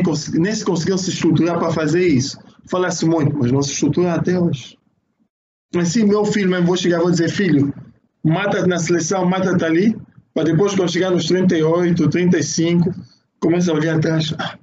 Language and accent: Portuguese; Angola; Mas eu sou angolano. Na altura que nós ganhávamos tudo.